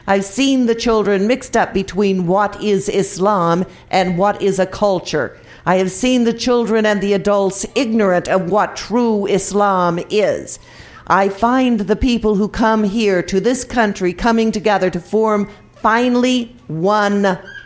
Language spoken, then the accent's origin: English; United States; I am born and raised in this country. I am Cherokee Indian. I was here before Columbus was here.